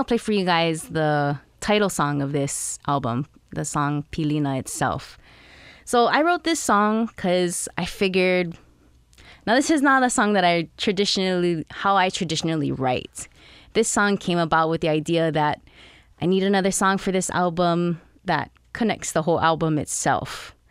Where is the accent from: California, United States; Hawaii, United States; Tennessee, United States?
Hawaii, United States; And because I'm Hawaiian, I should do it.